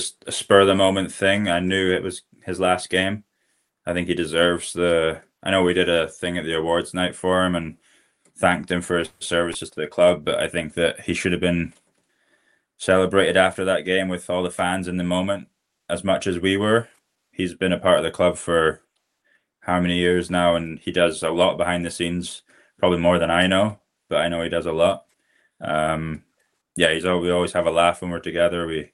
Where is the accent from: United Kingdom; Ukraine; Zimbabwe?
United Kingdom; Scotland; I'm Scottish